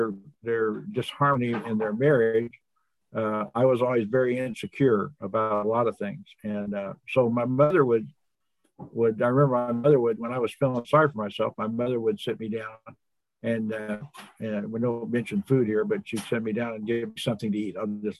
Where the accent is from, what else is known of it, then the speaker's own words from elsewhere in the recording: Oakland, California, United States; born there; And I was born in Oakland, California at the Naval Hospital.